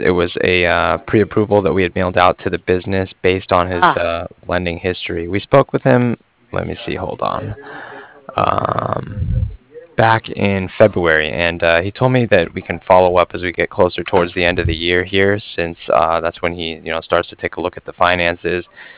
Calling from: Cardiff, Wales, United Kingdom; I was calling from Cardiff

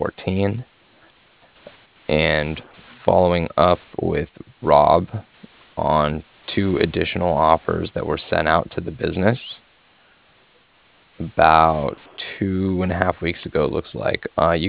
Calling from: Cardiff, Wales, United Kingdom; And I'm calling from Cardiff, and that's CARDI. FF, like Frank at the end.

